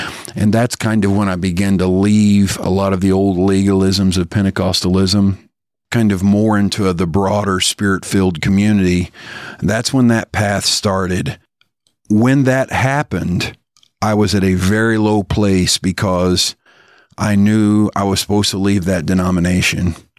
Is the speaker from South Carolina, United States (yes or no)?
no; Bloomington, Indiana, United States; And then at 25, I moved 2.5 hours from my hometown, which is Bloomington, Indiana, to a town called Peru, Indiana, started there.